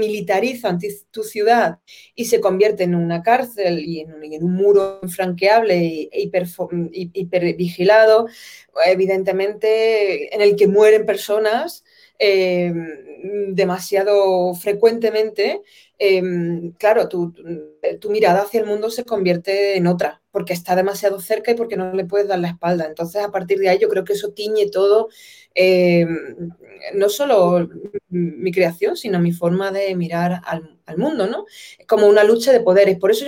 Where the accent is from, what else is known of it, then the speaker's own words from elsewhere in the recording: Ceuta, Spain; esa conciencia en Ceuta de que somos españoles, pero por otro lado somos africanos